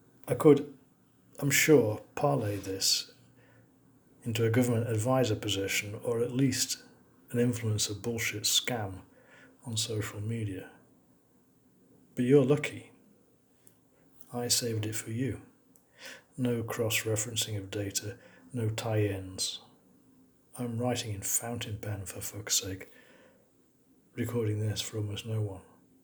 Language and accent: English; England, United Kingdom; I am English, educated in a public school, that is, private